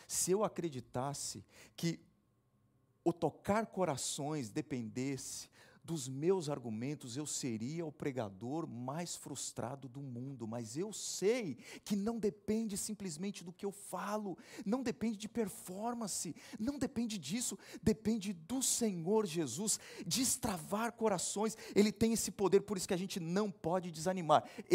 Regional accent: Santos, São Paulo, Brazil; era a inauguração de uma igreja lá em Santos, na minha cidade natal

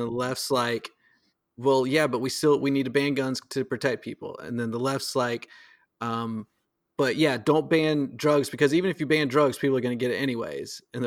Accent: Georgia, United States; also born or lived in Florida; Like me, I mean, I was born in Florida, raised in Georgia. We're in the South.

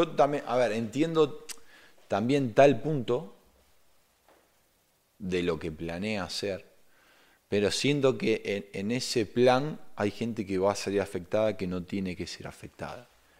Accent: Uruguay; Digo, no, soy uruguayo.

